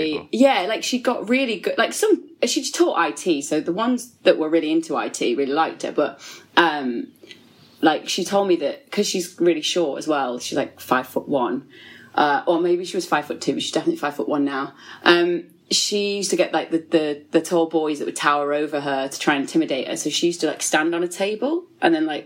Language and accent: English; England, United Kingdom; I've just assumed that because I grew up in England for the most part of my life that I was English, but actually even my dad's got Scottish in his family, so I'm probably the least amount of English there.